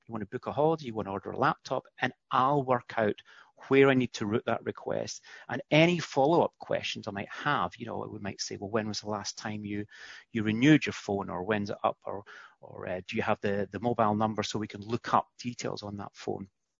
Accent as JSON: {"language": "English", "country": "United Kingdom", "said": "I wasn't sure if it's being a Brit that when I come to HQ"}